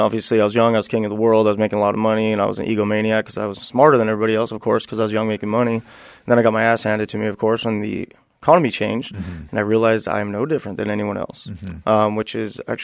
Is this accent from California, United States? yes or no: yes; Buena Park, California, United States; I grew up in Buena Park and public schools and I played a lot of sports.